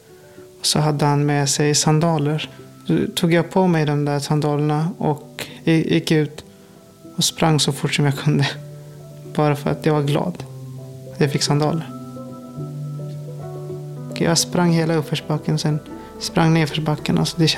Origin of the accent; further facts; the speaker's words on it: Afghanistan; now in Sweden; När jag blundar och tänker liksom, då ser jag byn där vi växte upp.